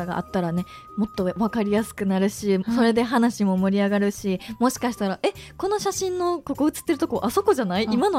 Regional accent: Kyoto, Japan; 私は京都出身で、京都の商店街とか行ったりするけど

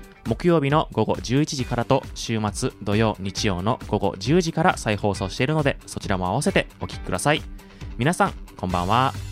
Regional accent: Hiroshima, Japan; 僕のね地元の広島の方でもね雪が降ってたみたいで、

